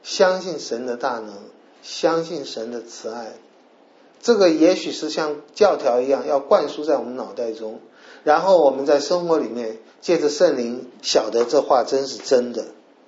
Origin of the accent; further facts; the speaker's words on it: China; 墙上就有庞贝城里各种我们中国人讲保暖私淫欲的事。